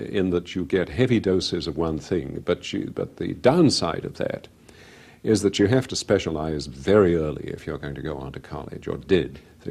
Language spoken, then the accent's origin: English; England, United Kingdom; I was born in England and grew up there. I was educated at Solihull School, which when I went was an all-boys school, an independent school.